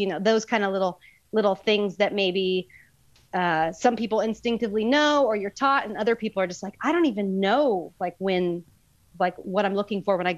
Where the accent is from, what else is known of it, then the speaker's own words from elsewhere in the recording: Huntington Beach, California, United States; And so like I'm from Huntington Beach down in Orange County, but my grandparents lived in LA. My parents are from LA.